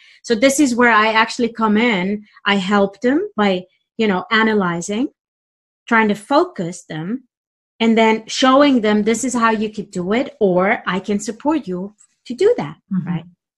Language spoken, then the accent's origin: English; Romania; growing up in Romania also meant surviving meant being flexible.